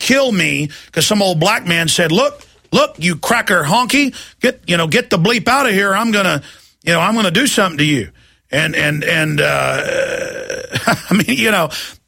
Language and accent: English; Dallas, Texas, United States; I grew up in Dallas where I'd be on the weekend playing basketball, you know, with some of my black friends from the football team.